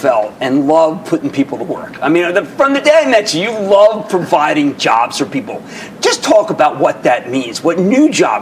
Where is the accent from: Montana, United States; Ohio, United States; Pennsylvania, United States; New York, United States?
Pennsylvania, United States; Philadelphia; I know I'm going to do it because I'm from Philadelphia.